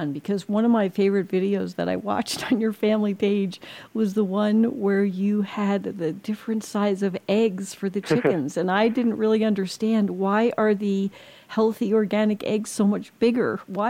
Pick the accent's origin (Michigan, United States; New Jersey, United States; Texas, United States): New Jersey, United States; It's so different because I grew up in New Jersey, and many, many of us had a father.